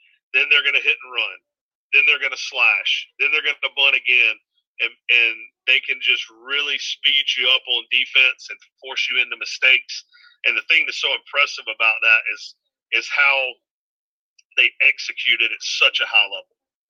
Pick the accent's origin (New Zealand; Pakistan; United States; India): United States; North Carolina; Growing up in East Carolina, Pirate, you know, going to school there, following the program, was one big part of it.